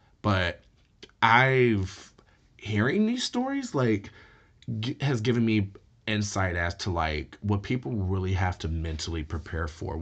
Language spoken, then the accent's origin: English; Detroit, Michigan, United States; I'm like, I'm from Detroit. That's why.